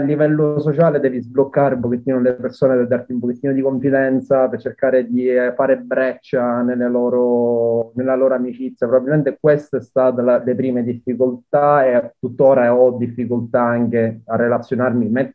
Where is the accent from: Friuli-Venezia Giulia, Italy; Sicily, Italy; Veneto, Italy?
Sicily, Italy; now in United Kingdom; io sono italiano, ma prima di tutto sono siciliano